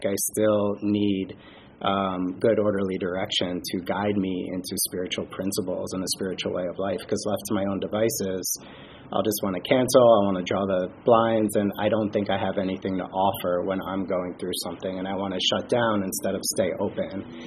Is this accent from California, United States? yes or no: no; New York, United States; what it was like for me, I grew up on Long Island.